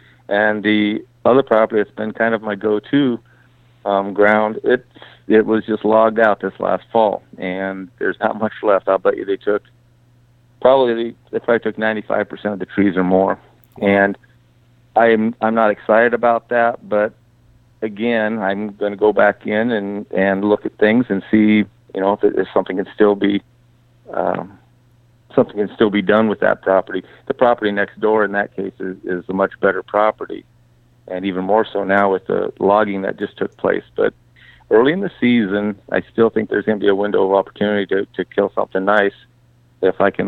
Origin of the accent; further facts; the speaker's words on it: North Bend, Nebraska, United States; I grew up in North Bend, and so my family still has connections and with some folks over that way, and people that knew me growing up and that type of thing.